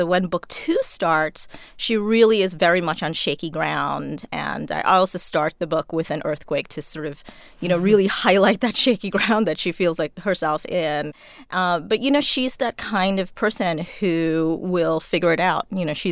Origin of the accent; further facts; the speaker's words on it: Trinidad & Tobago; Growing up in Trinidad and Tobago, these were the stories that I listened to all the time.